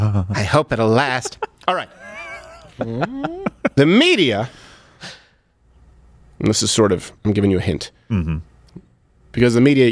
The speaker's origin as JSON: {"language": "English", "town": "Montreal", "region": "Quebec", "country": "Canada", "tie": "born or raised there", "said": "I was raised in Montreal."}